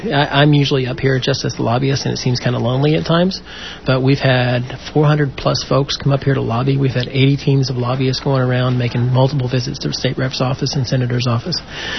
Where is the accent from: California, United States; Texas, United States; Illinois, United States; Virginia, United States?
Texas, United States; Stephenville; now in Austin, United States; I'm originally from Stephenville, Texas, but I've been living in Austin for the last couple of decades.